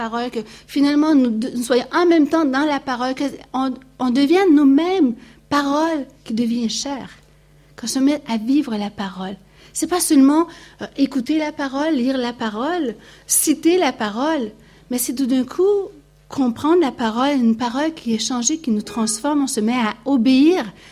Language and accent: French; Quebec, Canada; moved away as an adult; now in United States; je suis partie du Québec, on est parti, on est allé vivre aux États-Unis. J'ai appris l'anglais, moi qui avais une peur bleue de l'anglais.